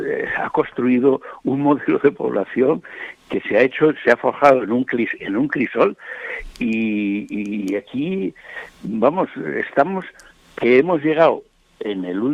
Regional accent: Burgos, Castile and León, Spain; moved away as an adult; Claro, y yo procedo de Burgos, el otro de Alemania, el otro de...

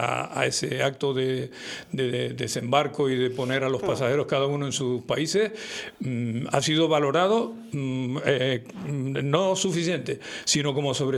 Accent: Spain; yo como español me siento satisfecho de que esa operación se haya hecho aquí

